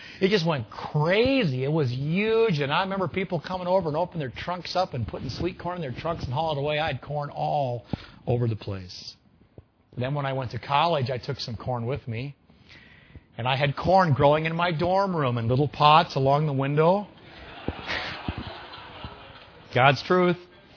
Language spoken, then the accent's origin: English; Pennsylvania, United States; also born or lived in Minnesota, United States; when we lived in Minnesota, I grew up in Pennsylvania, we lived in Minnesota